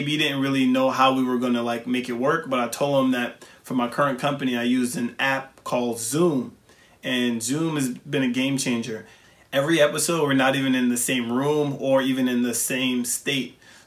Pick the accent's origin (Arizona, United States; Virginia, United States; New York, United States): New York, United States; New York City; I'm from New York City, Southside, Jamaica, Queens.